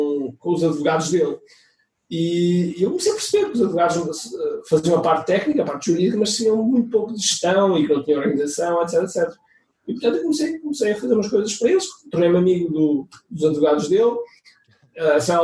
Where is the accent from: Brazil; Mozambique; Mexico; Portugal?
Mozambique; born there; vieram do ultramar, vieram da África, eu nasci em África.